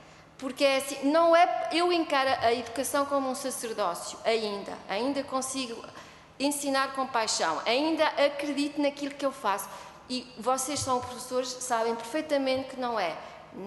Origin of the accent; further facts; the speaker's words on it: Coimbra, Portugal; portanto, eu sou natural de Coimbra.